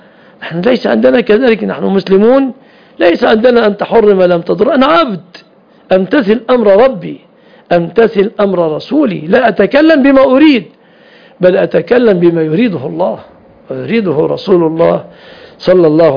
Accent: Mansoura, Dakahlia, Egypt; نذهب من بلادنا المنصورة إلى القاهرة

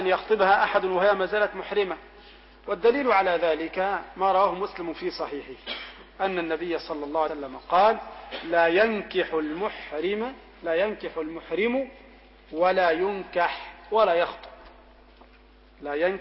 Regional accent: Egypt; عندنا في مصر مثلا النقاب اثنين

